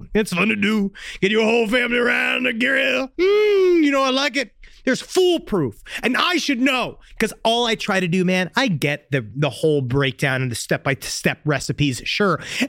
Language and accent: English; United States; which is my liberty, you know, as an American.